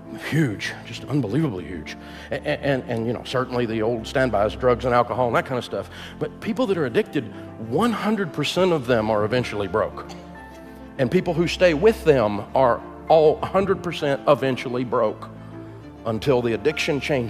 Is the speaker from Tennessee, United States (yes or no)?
yes; Tennessee, United States; I'm from Hills, East Tennessee. When we do crazy, we do it big.